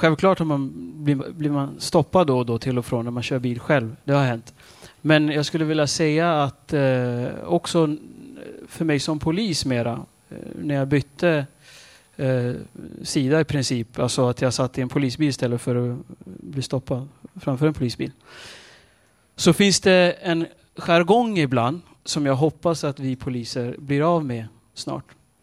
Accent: Stockholm, Stockholm County, Sweden; Jag är uppvuxen i Husby.

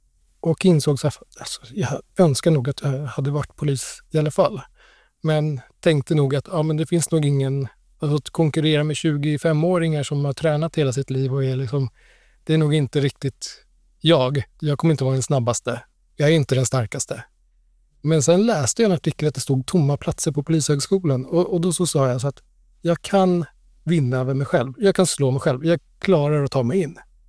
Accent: Sweden; Där ser jag ju liksom orättvisorna som man inte under min uppväxt upplevde i Sverige på samma sätt.

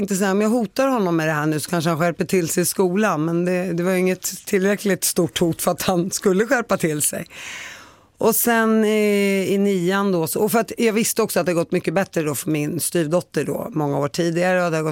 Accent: Palestine; now in Sweden; jag är helt palestinier

